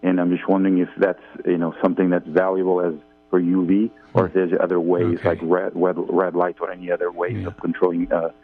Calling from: Connecticut, United States; from Connecticut.

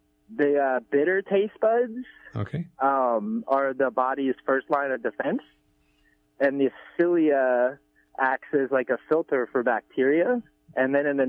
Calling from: Laytonville, California, United States; Yeah, I'm from the Laytonville area.

